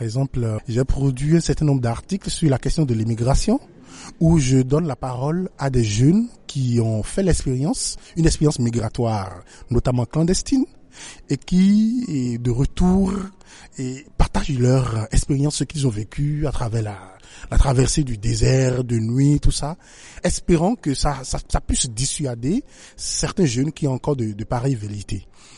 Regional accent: Benin; quand il était en visite chez nous au Bénin en 2011

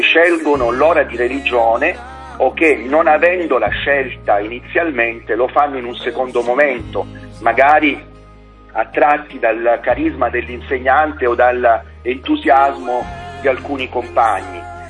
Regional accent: Calabria, Italy; La nostra, sì.

